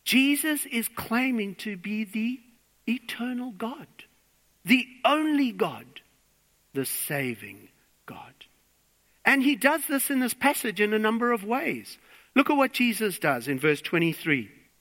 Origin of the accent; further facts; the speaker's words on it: South Africa; now in Australia; I'm trying to be an Australian, but I come from South Africa